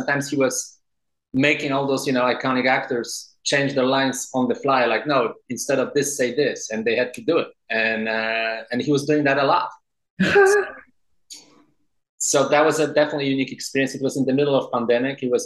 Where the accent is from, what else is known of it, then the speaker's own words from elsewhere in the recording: Wrocław, Lower Silesian Voivodeship, Poland; I got the basics from living in Wrocław and growing up in Poland